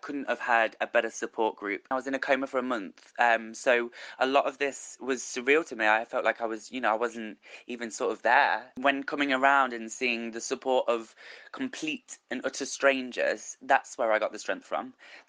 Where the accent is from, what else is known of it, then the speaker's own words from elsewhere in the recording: Leicester, East Midlands, United Kingdom; I'm from Leicester.